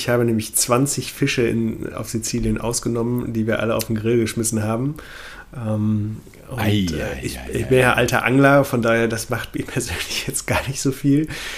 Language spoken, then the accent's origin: German; North Rhine-Westphalia, Germany; ich bin ja aus Nordrhein-Westfalen ursprünglich